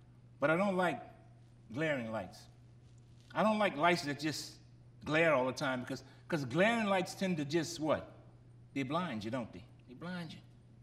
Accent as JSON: {"language": "English", "town": "Gramercy", "region": "Louisiana", "country": "United States", "tie": "born or raised there", "said": "I got to tell you again about my experience growing up in Gramercy."}